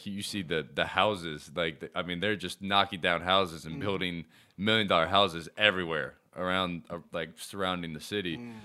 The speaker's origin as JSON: {"language": "English", "town": "Charlotte", "region": "North Carolina", "country": "United States", "tie": "born there", "said": "So, I was born in Charlotte, UNCC. I lived up north, about 20 minutes north of here, kind of moved around a lot."}